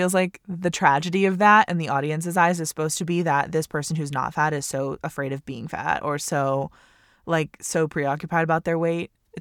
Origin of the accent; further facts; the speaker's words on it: Vermont, United States; I always felt so represented by that because I'm from Vermont.